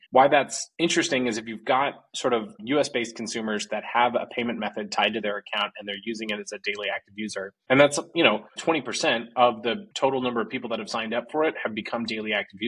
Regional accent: Arizona, United States; I grew up in Arizona.

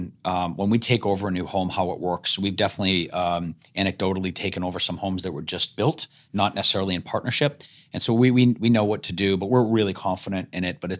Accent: Boston, Massachusetts, United States; And so, and I'm from Boston, so I like fast.

